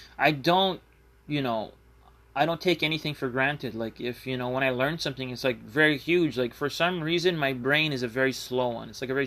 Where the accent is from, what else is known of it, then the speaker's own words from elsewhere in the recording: United States; I'm not an immigrant of any sense of the word. I am from America